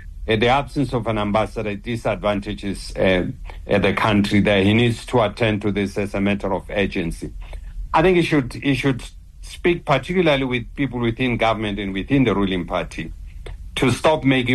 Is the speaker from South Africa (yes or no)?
yes; South Africa; as South African, all of us have a problem with the pronouncement by the administration in Washington.